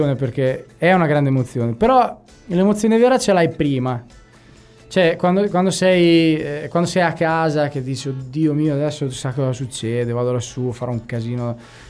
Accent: Tuscan-Romagnol Apennines, Italy; io sono cresciuto sull'Appennino tosco-romagnolo, quindi la mia infanzia, io ho passato, insomma, fino agli 11, 12 anni, 13 anni

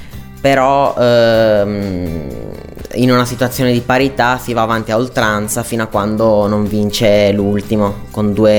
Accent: Buttigliera Alta, Piedmont, Italy; Vengo da Bottigliera Alta.

